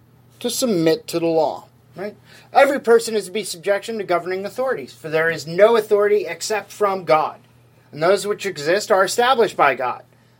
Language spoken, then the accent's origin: English; Ohio, United States; also born or lived in Kansas; now in Connecticut, United States; Where was I born? I was born in Kansas. But where did I spend, my teenage years? Well, I spent those in Ohio.